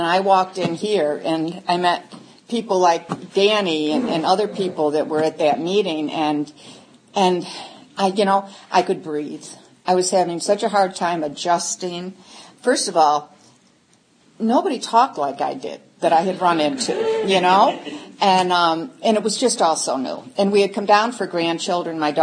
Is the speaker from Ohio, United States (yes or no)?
yes; Cleveland, Ohio, United States; moved away; I am definitely an alcoholic. And I'm honored to be here tonight. I tell you, I'm from the Northeast Ohio area, Cleveland, and when we moved down here